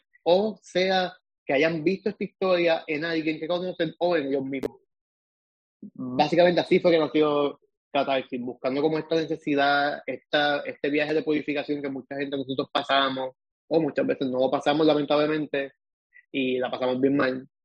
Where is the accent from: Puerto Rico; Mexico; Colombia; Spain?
Puerto Rico; Naranjito; soy natural de Naranjito.